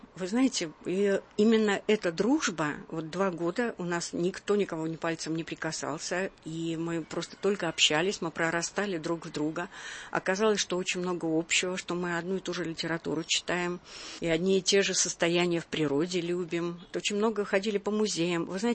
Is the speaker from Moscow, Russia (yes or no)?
no; Pyatigorsk, Stavropol Krai, Russia; Когда я приехала из своей провинции, из Пятигорска